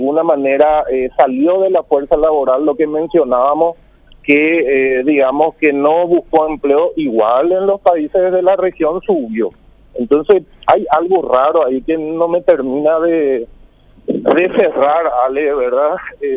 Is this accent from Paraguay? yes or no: yes; Paraguay; Somos paraguayos y tenemos que salir adelante.